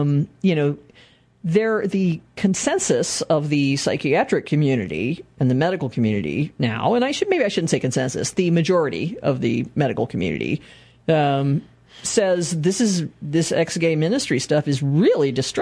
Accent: Bristol, Virginia, United States; And I grew up in Bristol, or part of my childhood in Bristol.

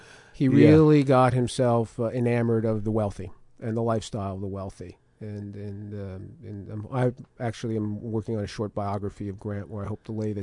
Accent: South River, New Jersey, United States; I grew up in South River, New Jersey, and that's where I went to high school.

